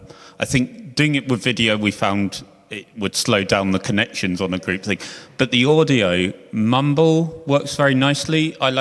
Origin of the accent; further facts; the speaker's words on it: England, United Kingdom; I'm English, I can understand generally other people speaking English